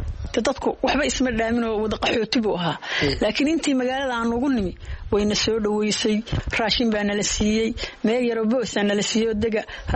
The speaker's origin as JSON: {"language": "Somali", "country": "Somalia", "said": "Markii hore waxaan ahaa qof reer Koonfur ah, Koonfur baan ka yimid."}